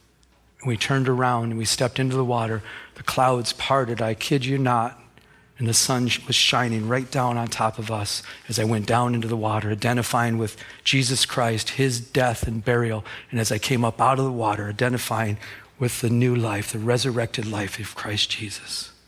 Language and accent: English; Michigan, United States; I'm from Michigan. I could have just said, wait, it's cold.